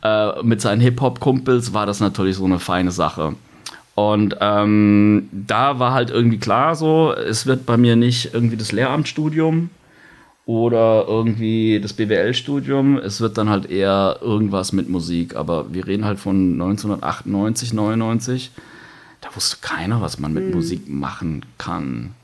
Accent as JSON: {"language": "German", "region": "Baden-Württemberg", "country": "Germany", "said": "Aber ich komme halt aus Countryside-Verhältnissen. Die Schweizer kennen es vielleicht, die Verlängerung aus Basel raus, wenn man nach Deutschland fährt. 60 Kilometer weiter irgendwie so den Vorberg befahren. Und da passiert halt nicht so viel, würde ich sagen."}